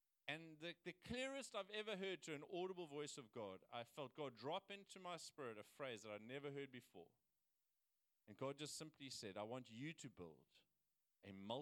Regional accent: Cape Town, Western Cape, South Africa; like we come from Cape Town where unless you water it, it doesn't grow, you know

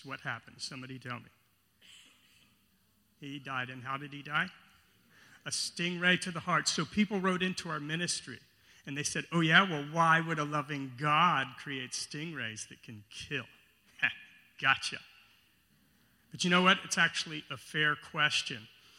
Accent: United States; I come from the United States, but I also come from a very strange place in the country, and it's called California.

